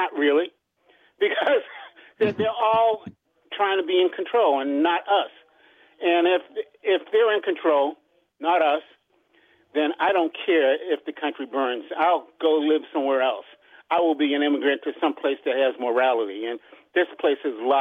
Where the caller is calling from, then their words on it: Upper Marlboro, Maryland, United States; from Upper Marlboro, Maryland.